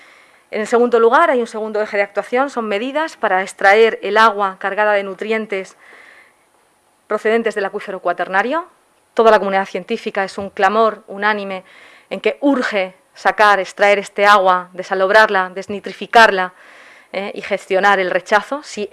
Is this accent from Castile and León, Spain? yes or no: no; Region of Murcia, Spain; como murcianos, pues debemos salvar el Mar Menor